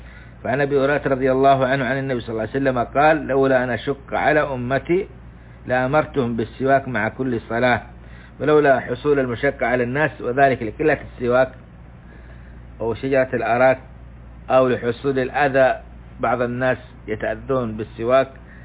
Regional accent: Jazan Province, Saudi Arabia; وهذه موجودة عندنا في جازان بكثرة والحمد لله،

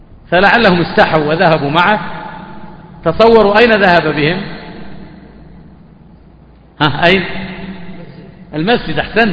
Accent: Saudi Arabia; وما فعلوا عندنا في مكة والمدينة والرياض والقصيم وغيرها

